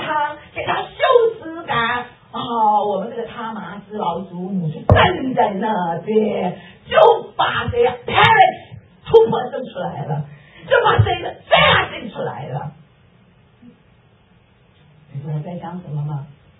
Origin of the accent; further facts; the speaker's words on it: South Korea; Chinese is a second language; 我们韩国人也美美美